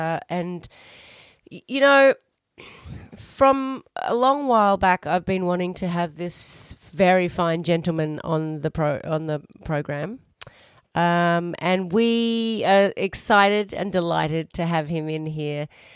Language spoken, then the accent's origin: English; Chicago, Illinois, United States; accent: Midwest; And it's just that I'm from Chicago, and sometime like actually, I was born in Milwaukee, to be truthful